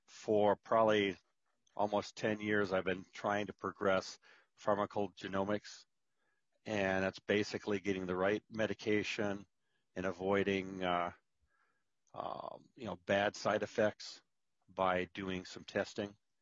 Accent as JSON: {"language": "English", "region": "Minnesota", "country": "United States", "tie": "born or raised there", "said": "In general, I grew up around Mayo"}